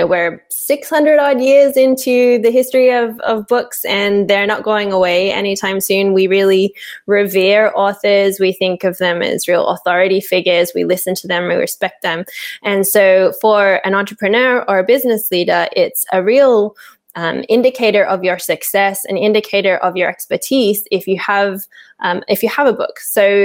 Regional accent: Sydney, New South Wales, Australia; now in Portugal; So I was born and raised in Sydney in Australia and grew up in a very bookworm heavy family.

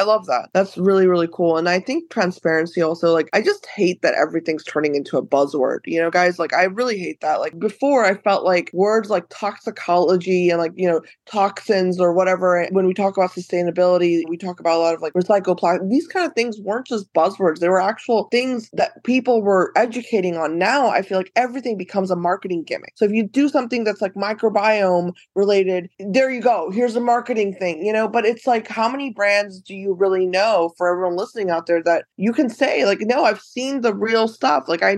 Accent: India; for me, I'm Indian.

